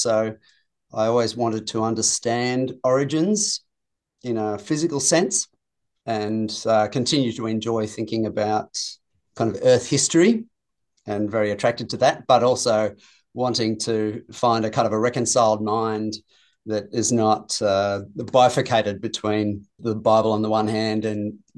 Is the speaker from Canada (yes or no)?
no; Australia; I think I was raised in Christian circles where that was a hot issue. And you're probably aware that at least one of the creationist organizations found its beginnings here in Australia.